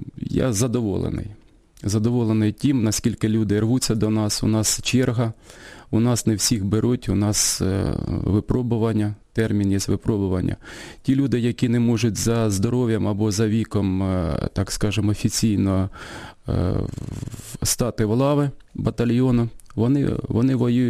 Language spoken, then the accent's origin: Ukrainian; Kherson Oblast, Ukraine; Я ріс у бабусі на Херсонщині.